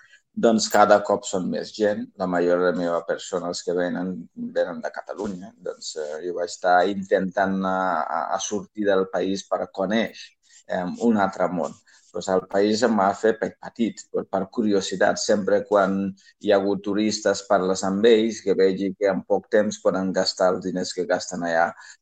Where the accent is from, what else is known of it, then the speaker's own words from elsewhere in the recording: Gambia; jo soc gambià i doncs amb pares de diferents països. Pues el meu pare és senegalès i la mare gambiana.